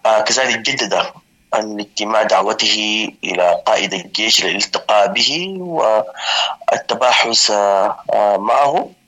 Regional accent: Sudan

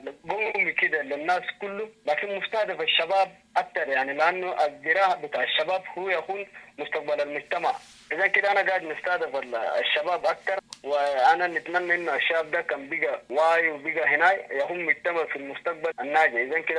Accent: Geneina, West Darfur, Sudan; أصلا أنا من ولاية غرب دارفور الجنينة، محلية الجنينة ووحدة الإدارية التنديل.

